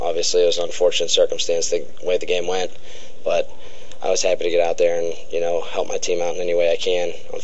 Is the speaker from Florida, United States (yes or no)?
no; Pittsburgh, Pennsylvania, United States; I mean, I grew up in Pittsburgh, you know, my first game to play against the Cleveland Browns in Cleveland